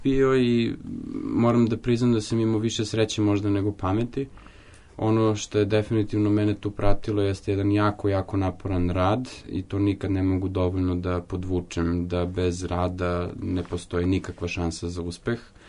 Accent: Serbia; ja sam prvi Srbin koji je svirao u tom orkestru, za sada i jedini.

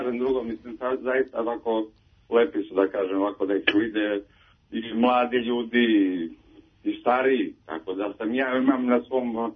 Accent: Čačak, Moravica District, Serbia; Ja sam dolazi iz Čačka.

